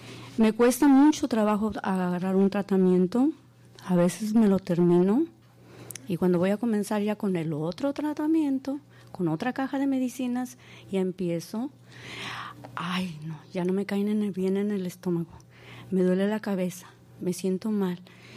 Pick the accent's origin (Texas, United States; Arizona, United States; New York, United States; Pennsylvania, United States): Arizona, United States; Phoenix; comedora compulsiva, soy de Phoenix.